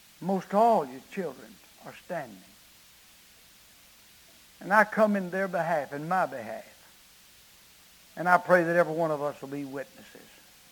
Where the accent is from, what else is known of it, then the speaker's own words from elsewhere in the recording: Arkansas, United States; I called Ben Bracken, a photographer from my hometown, who was a layman preacher, had never pastored. All he did was preach revivals, and usually right around in Ouachita County where he could drive to them.